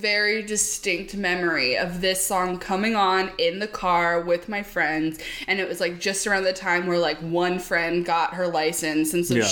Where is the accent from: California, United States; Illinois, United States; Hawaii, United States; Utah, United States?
California, United States; San Diego; Also, I grew up in San Diego, so it doesn't get cold until like November.